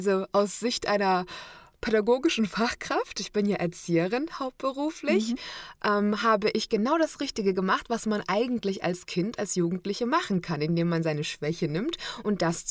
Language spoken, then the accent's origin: German; Rastatt, Baden-Württemberg, Germany; Ich komme ja aus Rastatt, aus der Gegend, und da redet man halt Badisch.